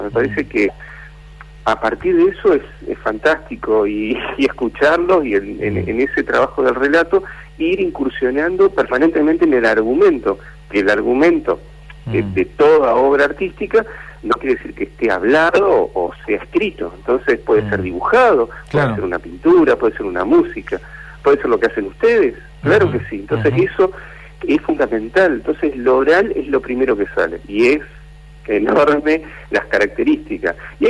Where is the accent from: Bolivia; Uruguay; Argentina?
Argentina